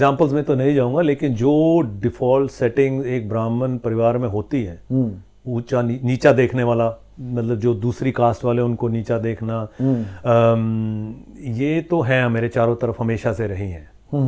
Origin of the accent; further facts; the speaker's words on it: North India, India; born there; x Y chromosome लेके जन्मे हैं, ब्राह्मण समाज में जन्मे हैं, नॉर्थ में जन्मा हूं